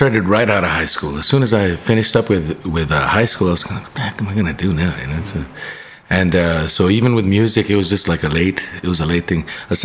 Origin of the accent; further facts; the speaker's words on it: Nuevo Casas Grandes, Chihuahua, Mexico; now in El Paso, United States; El Paso born. Although we grew up in Nuevo Casas Grandes, about 2.5-3 hours away from here.